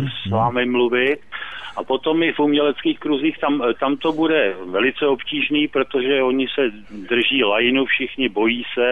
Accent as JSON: {"language": "Czech", "region": "Prague", "country": "Czechia", "said": "Já jsem z Prahy, takže znám to ze svého okolí."}